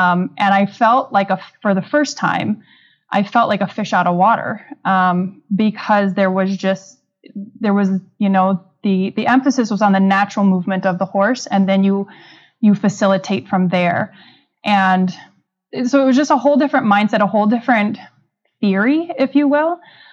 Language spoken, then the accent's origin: English; New Glarus, Wisconsin, United States; So I grew up in Wisconsin, and this was a little town of New Glarus, Wisconsin. So I was around the Madison area, which is the capital city.